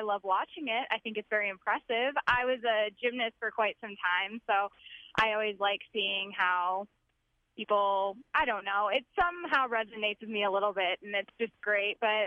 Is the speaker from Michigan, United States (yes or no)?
yes; St. Joe, Michigan, United States; now in Chicago, United States; I'm 25, live in Chicago. I've lived here for like 2 years. Up here with my boyfriend. I'm originally from St. Joe, Michigan, so just the other side of the lake.